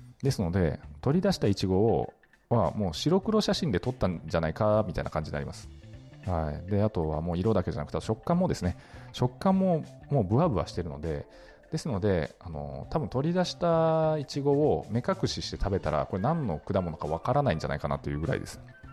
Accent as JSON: {"language": "Japanese", "region": "Nagasaki", "country": "Japan", "said": "私の出身島原半島はですね、結構大規模な農家さんとかも多いので、"}